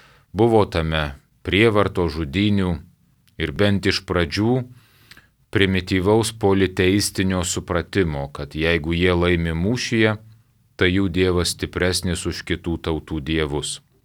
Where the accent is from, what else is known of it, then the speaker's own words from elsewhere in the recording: Vilnius, Vilnius County, Lithuania; Nors esu gimęs ir augęs Vilniuje, tačiau visas vaikystės vasaras leisdavau pas senelius.